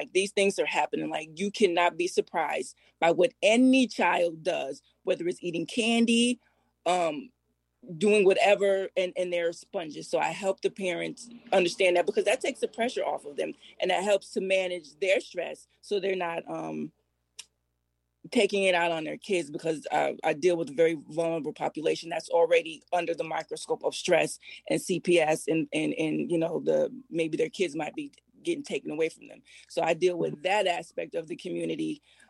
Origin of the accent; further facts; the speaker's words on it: Albany, New York, United States; I am born and raised in Albany, New York.